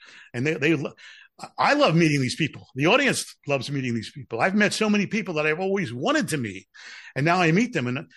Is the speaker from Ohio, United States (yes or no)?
no; Pittsburgh, Pennsylvania, United States; You know, when I was growing up in Pittsburgh, I want to hear this